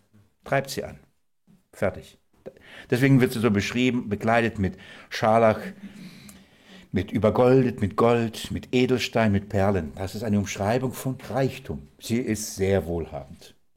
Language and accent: German; Russia; now in Germany; Wir kommen aus Russland nach Deutschland, damals.